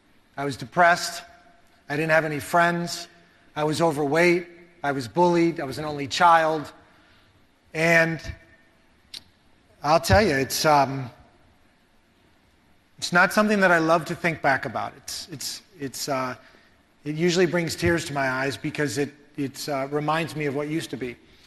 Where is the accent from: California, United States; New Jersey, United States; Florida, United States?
Florida, United States; Miami; the only guy that ever went to Marquette from Miami